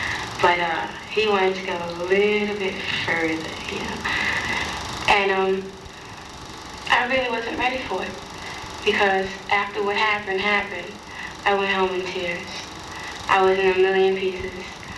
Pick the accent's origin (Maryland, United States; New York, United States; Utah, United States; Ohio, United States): New York, United States; Bronx; also born or lived in Manhattan; I was born in the South Bronx. I lived there until I was about 12, and I moved up, and then I moved from there again. I moved around a lot, you know, between the Bronx and Manhattan.